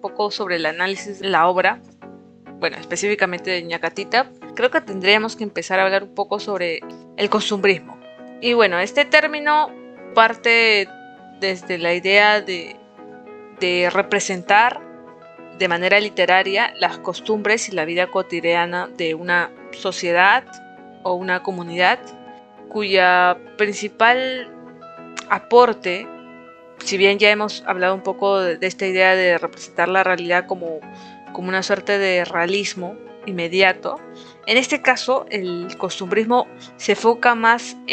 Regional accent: Peru; Como peruanos, es la idea de distinción de clase, ¿no?

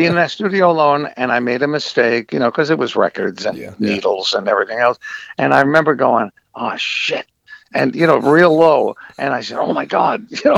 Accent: Brooklyn, New York, United States; I was on a subway train in New York City because I grew up in Brooklyn.

